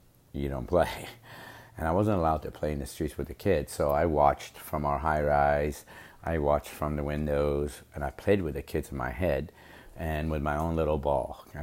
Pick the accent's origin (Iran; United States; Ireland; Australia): Iran; I was born in Iran in 1965 to a wealthy family. That my father was an engineer, and we lived a very good life in Iran.